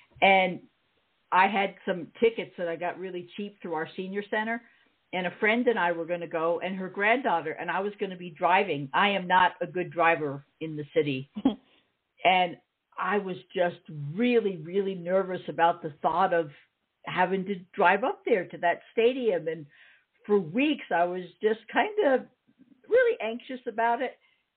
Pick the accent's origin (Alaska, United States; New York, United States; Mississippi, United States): New York, United States; And I did grow up near the ocean. I grew up out on the South Shore of Long Island